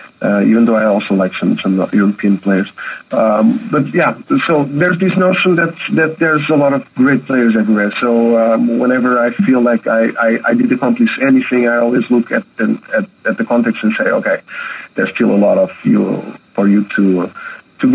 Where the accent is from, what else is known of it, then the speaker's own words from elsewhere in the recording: Tavira, Faro, Portugal; English is a second language; my mother was a saxophone and flutist in the local marching band of my hometown. I was grown in the south of Portugal in a very small city called Tavira. She's a very nice city, by the way.